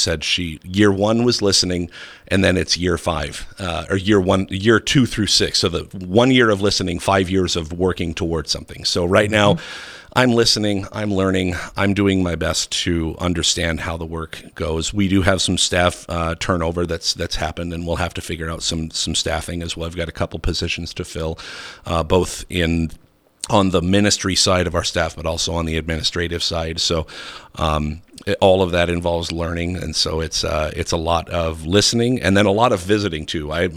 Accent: Nebraska, United States; And I think that's my experience growing up in Nebraska, was that we tend to be a pretty practical people

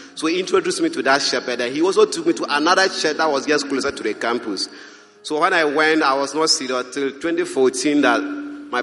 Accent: Bolgatanga, Upper East, Ghana; English is a second language; Growing up in the Upper East region, Bolgatanga in particular, I was initiated into idols from birth.

